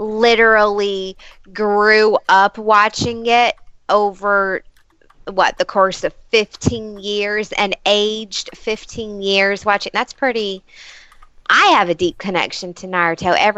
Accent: Los Angeles, California, United States; born there; Well, I was born by then, but at L.A., when brutality was horrible.

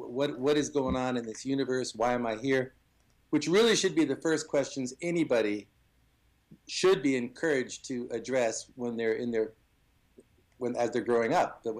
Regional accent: United States; being American, I guess that would be my natural inclination. I grew up having grown up in it

